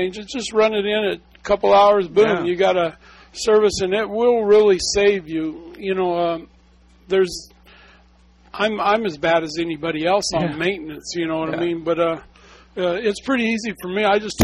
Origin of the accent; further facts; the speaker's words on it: Washington, United States; When I moved here, I'm from Washington State.